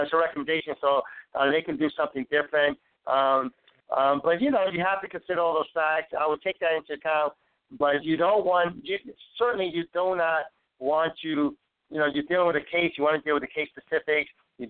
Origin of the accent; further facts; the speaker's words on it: New York City, New York, United States; I grew up dirt poor in Harlem, raised by a single mom on welfare, right?